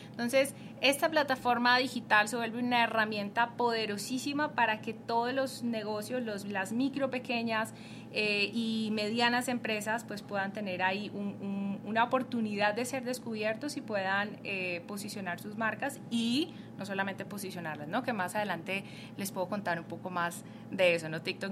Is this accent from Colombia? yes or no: yes; Colombia; now in Mexico; en mi caso, que soy colombiana viviendo en México